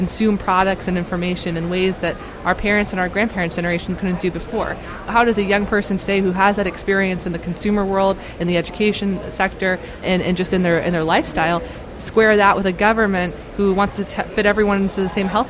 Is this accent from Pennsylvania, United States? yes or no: yes; Pennsylvania, United States; young voters in Pennsylvania, my home state.